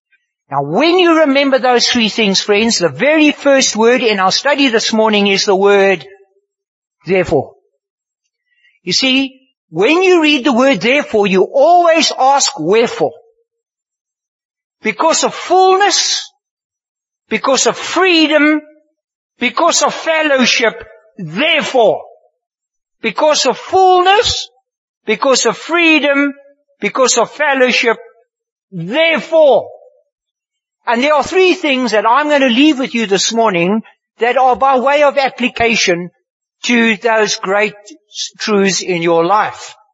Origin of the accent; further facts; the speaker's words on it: Boksburg, Gauteng, South Africa; When I was a little boy growing up in Boksburg